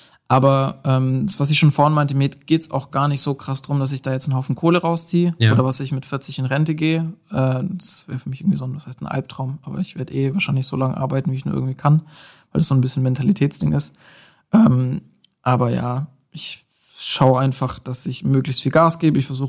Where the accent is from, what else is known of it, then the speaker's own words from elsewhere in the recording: Baden-Württemberg, Germany; wo mir als Schwabe